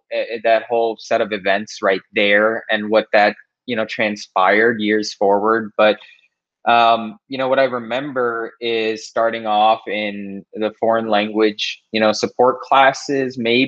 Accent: Naperville, Illinois, United States; So I grew up in Indian Prairie School District. I was pretty much the only brown guy or brown person really there. There was one other family that was in our court. It's very different now in Naperville with the population these days.

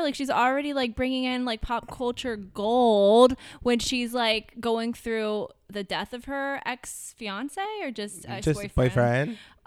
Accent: Florida, United States; My voting PSA is I'm from Florida and...

